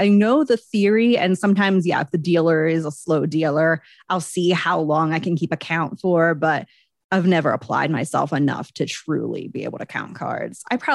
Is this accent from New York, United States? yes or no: no; Pittsburgh, Pennsylvania, United States; Like I grew up in Pittsburgh.